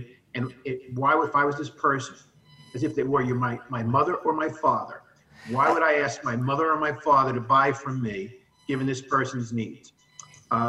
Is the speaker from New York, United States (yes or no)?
yes; New York City, New York, United States; Well, I grew up in New York City and, worked myself through college, et cetera